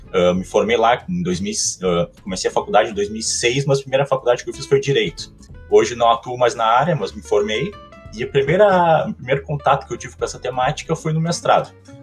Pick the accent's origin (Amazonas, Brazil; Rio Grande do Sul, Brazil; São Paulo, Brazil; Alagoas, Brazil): Rio Grande do Sul, Brazil; Pelotas; eu tenho 33 anos, sou natural de Pelotas, Rio Grande do Sul, mas estou agora terminando o doutorado na Universidade Federal de Santa Catarina